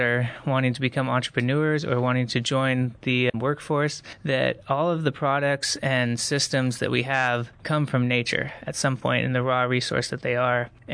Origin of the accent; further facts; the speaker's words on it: Arcata, California, United States; also born or lived in Humboldt; growing up in Humboldt and in Arcata, you are so close to nature in a sense.